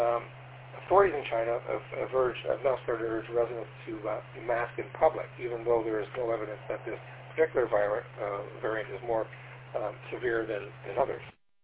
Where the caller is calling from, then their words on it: Toronto, Ontario, Canada; and I'm transmitting from Toronto, Ontario, Canada.